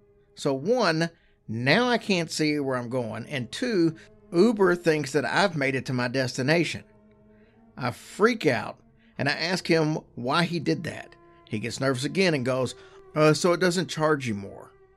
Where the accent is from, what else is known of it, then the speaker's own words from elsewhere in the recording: Boston, Massachusetts, United States; I'm from the Boston area, so about 2 hours away.